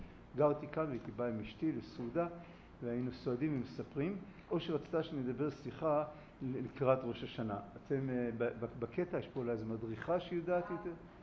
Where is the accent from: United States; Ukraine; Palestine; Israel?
Palestine; Kiryat Arba, West Bank; כי אני בן קריית ארבע.